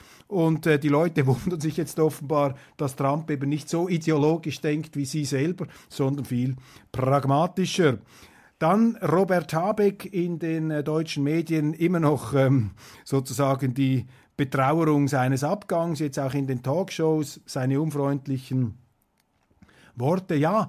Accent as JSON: {"language": "German", "country": "Switzerland", "said": "Das sehe ich natürlich als Schweizer mit großer Skepsis und rufe dann natürlich meinen Landsleuten zu, liebe Schweizer, hütet euch vor der Europäischen Union"}